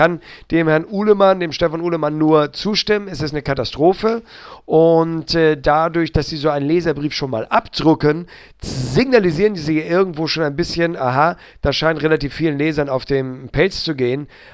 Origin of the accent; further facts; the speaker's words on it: Hamburg, Germany; ich komme aus der Stadt des Kiezes, ich komme aus Hamburg, ich glaube, ich bin nicht prüde.